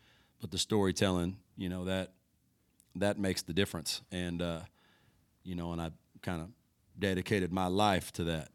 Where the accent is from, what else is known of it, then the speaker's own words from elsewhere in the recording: Texas, United States; maybe I feel like the idea of freedom that I was sold when I was a young kid growing up in Texas wasn't really all it